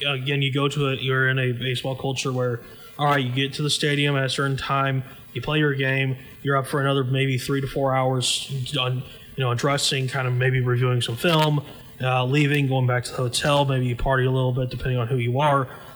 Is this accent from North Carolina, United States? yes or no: no; Alabama, United States; just because my hometown team, the Rock City Trash Pandas, they have not hosted an Angels game yet.